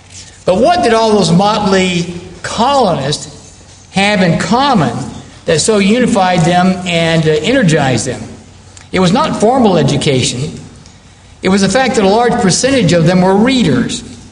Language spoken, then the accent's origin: English; United States; I'm certainly probably way above average as an American as far as having literacy